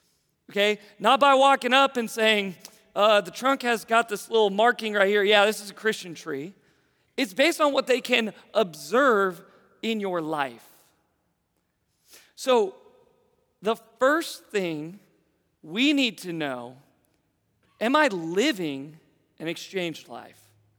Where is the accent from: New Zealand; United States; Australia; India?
United States; Seattle, Washington; I grew up in Seattle, like I've mentioned many times, and Seattle was a hotbed at that time in high school for the homosexuality movement.